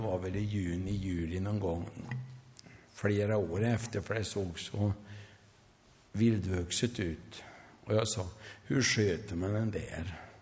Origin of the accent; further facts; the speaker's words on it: Värmland, Sweden; Och jag är ju värmlänning.